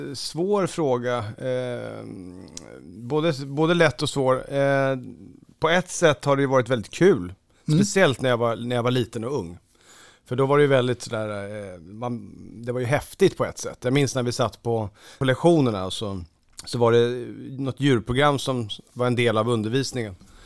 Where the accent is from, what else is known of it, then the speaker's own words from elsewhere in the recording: Lidingö, Stockholm County, Sweden; där jag är uppvuxen så är det ju är man ju inte ensam om att ha föräldrar som har presterat. Lidingö är ju väldigt så, man brukar prata om att det finns väldigt mycket människor med mycket pengar på Lidingö.